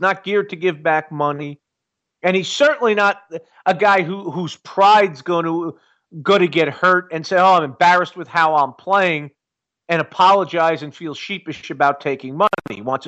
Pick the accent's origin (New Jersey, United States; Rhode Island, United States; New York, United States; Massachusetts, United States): New York, United States; Do I have any guarantees or any insight truly, despite being a New Yorker, and how this all shakes out?